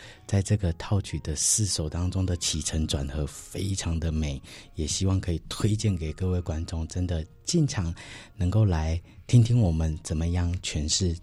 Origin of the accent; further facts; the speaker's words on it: Penghu County, Taiwan; 因为我的家乡在澎湖，然后澎湖其实以前光害非常少